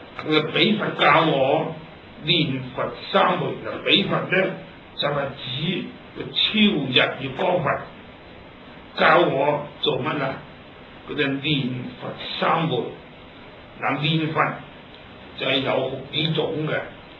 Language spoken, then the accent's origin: Cantonese; China; 呢、這個念字咧我哋中國人做字真係好聰明嘅